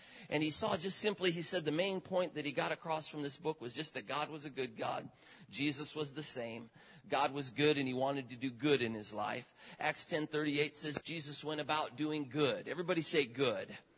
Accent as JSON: {"language": "English", "town": "Parma", "region": "Ohio", "country": "United States", "tie": "born or raised there", "also_born_or_lived": "Cleveland", "said": "Now, I grew up in Cleveland, or Parma, right outside of Cleveland, Ohio."}